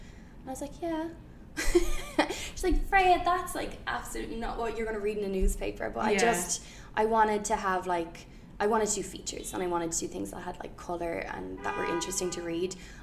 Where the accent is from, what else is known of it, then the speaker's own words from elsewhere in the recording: Dublin, Leinster, Ireland; moved away as an adult; now in New York, United States; I've been in New York almost 4 years. I'm from Dublin